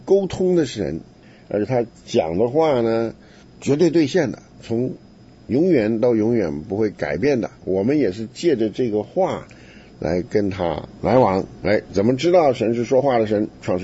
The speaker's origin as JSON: {"language": "Chinese", "country": "Taiwan", "said": "这是我们从台湾来的这个有志气的人讲话。"}